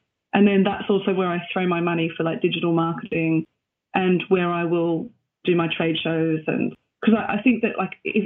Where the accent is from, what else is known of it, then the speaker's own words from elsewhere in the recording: Australia; I'm from Australia and my partner's from Sweden and we live here and we've got 2 kids.